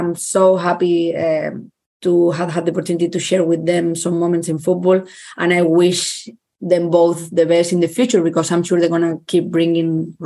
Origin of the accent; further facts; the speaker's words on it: Barcelona, Catalonia, Spain; English is a second language; I've been growing up in Barca